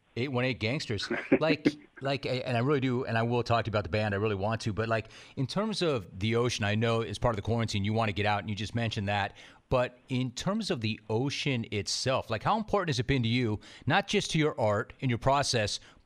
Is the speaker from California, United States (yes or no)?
yes; California, United States; I remember I grew up on the West Side, and my parents moved out there, and we moved to Hidden Hills in 1976